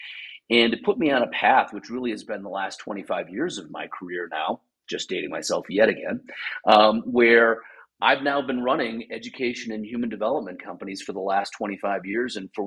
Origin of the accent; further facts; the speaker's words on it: Wisconsin, United States; And my parents, I grew up in Wisconsin. My parents were divorced.